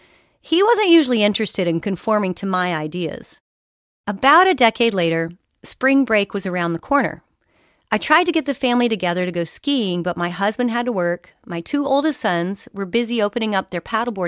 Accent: Colorado, United States; now in Texas, United States; You see, I grew up in Colorado, but I had made Texas my home. At least once a year, I migrated back to the mountains

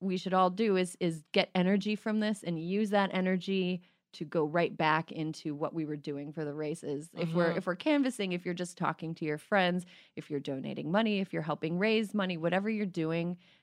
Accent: Wisconsin, United States; I mean, I say we because I grew up in Wisconsin.

